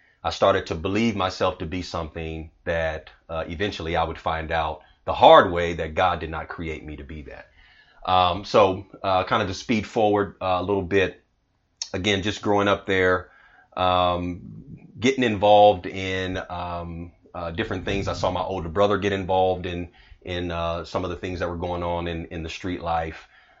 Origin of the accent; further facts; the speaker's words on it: Oakland, California, United States; in Oakland, California. And it was, you know, I was actually raised in church from a kid. You know, growing up in Oakland, it was a situation where I had a mother who was a single parent.